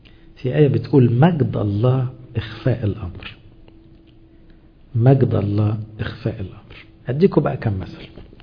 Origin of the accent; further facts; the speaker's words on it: Egypt; وظن أن احنا كمصريين دقنا ده آخر سنتين بشكل صريح